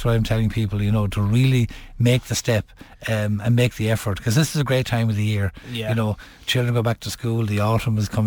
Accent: Cork, Munster, Ireland; I'm not from Dublin. I'm from Cork, like.

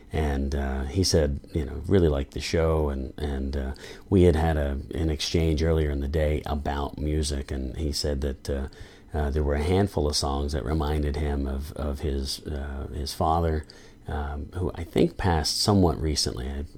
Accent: Dallas, Texas, United States; my friend Jonathan Graham, who I grew up with in Dallas

